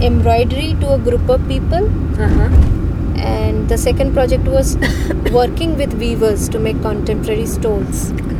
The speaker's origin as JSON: {"language": "English", "region": "Odisha", "country": "India", "said": "You see, I come from Odisha. It is one of the economically backward state of India."}